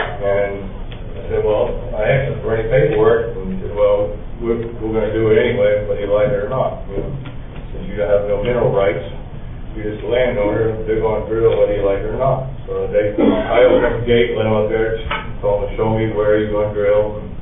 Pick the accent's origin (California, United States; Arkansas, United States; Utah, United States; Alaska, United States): Utah, United States; I'm from Rich County. I'm a landowner.